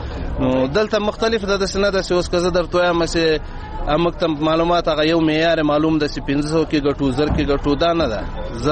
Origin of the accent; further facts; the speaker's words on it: Logar, Afghanistan; زه د لوګر ولایت اوسیدونکی یم.